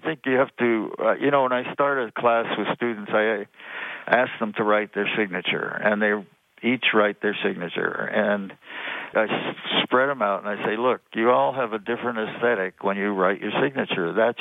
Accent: Canada; I grew up in Canada

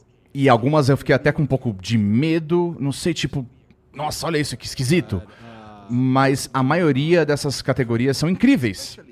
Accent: Brazil; Eu sou brasileiro, ele é meu chegado.

